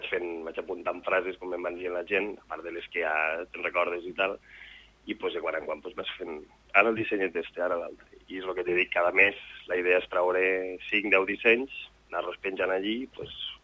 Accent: L'Ametlla de Mar, Catalonia, Spain; Soc de la Cala Primo, soc de la Cala jo, i lo sabes.

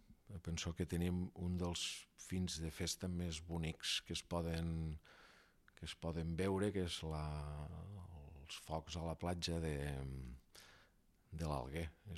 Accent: La Cala, Catalonia, Spain; de ser d'on som, de la Cala

